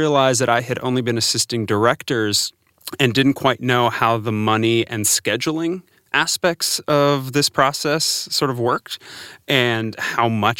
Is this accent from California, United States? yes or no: yes; California, United States; I am from Southern California.